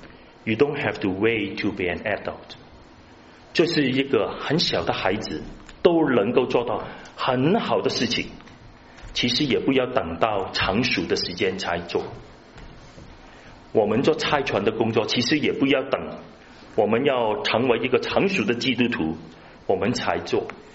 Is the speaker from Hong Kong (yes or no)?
yes; Hong Kong; 好像我是香港人，我是把福音传给香港人